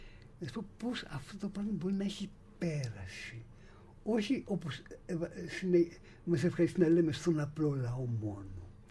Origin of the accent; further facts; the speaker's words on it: Athens, Attica, Greece; Εγώ έρχομαι από Αθήνα. Και από Λόφους Κουζέ.